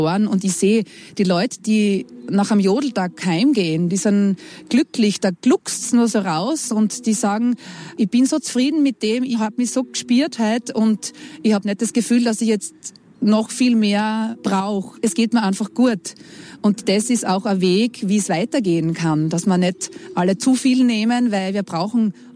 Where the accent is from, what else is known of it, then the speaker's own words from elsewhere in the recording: Graz, Styria, Austria; Meine Vorfahren, also in dritter und vierter Generation, kommen aus dem Zillertal. Ich selbst bin eine Grazerin mit starken Wurzeln, auch im Norden von Graz, Semriach, Rechberger Gegend, wo auch gejodelt wird.